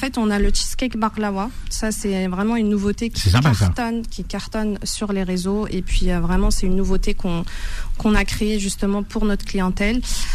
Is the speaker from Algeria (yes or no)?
yes; Sidi Bel Abbès, Sidi Bel Abbès Province, Algeria; Je suis de Sidi Bel Abbès, je sais pas si vous connaissez, mais voilà, c'est juste à côté d'Oran.